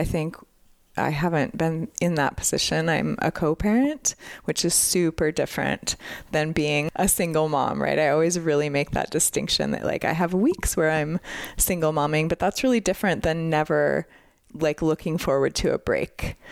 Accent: Montana, United States; Flathead Valley. Fun fact, I think listeners probably have heard this in previous episodes, but this is my hometown

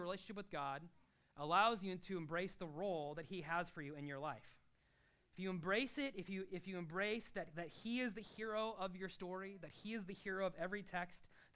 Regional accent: Nebraska, United States; now in New York, United States; Several years ago, we moved from Nebraska. Where's my son? He's wearing like a big Nebraska hoodie right now. We stopped hiding it. We're from the Midwest. I'm not going to pretend like I'm a native New Yorker.

